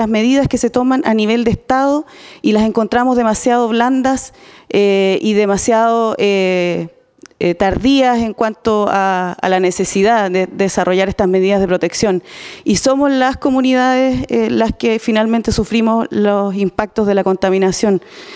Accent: Chile; Yo vengo de Chile

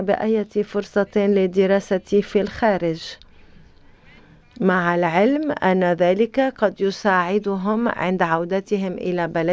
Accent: Kurdistan Region, Iraq; أنا من كردستان العراق وأنتمي إلى أقلية الكاكاي

